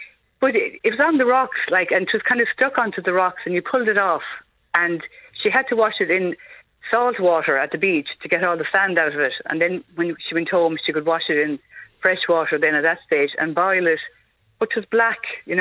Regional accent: Munster, Ireland; now in Kildare, Ireland; No, I'm from Clare originally, but I've been out of there 40 years now. I'm in Kildare

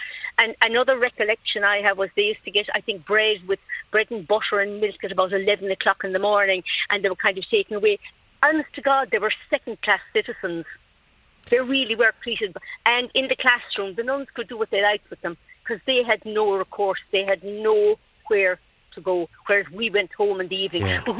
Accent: Tralee, County Kerry, Ireland; I mean, I'm from Tralee. I live in Tralee.

